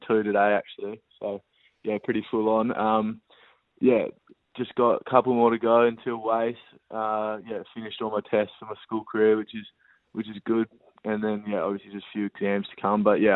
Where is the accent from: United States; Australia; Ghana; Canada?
Australia; also born or lived in South Africa; I grew up mainly in Australia. I was born in South Africa, actually. Moved here in 2007 when I was four.